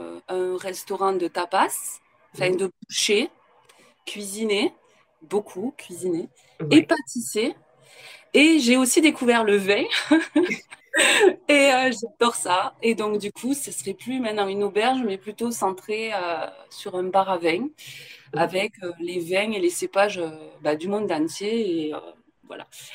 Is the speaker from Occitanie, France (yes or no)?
yes; Occitanie, France; Par contre, je suis du Gers.